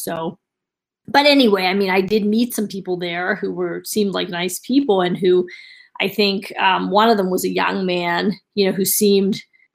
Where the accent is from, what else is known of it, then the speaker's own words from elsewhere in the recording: New York City, New York, United States; I'm a New Yorker, so I say that with love.